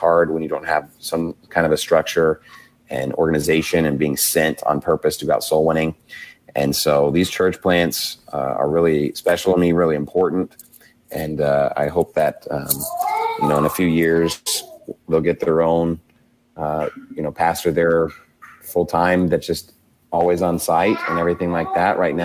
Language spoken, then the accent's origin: English; Amarillo, Texas, United States; I'm from Amarillo area, and so Oklahoma City kind of feels like home a little bit just because it's windy and there's nothing to do.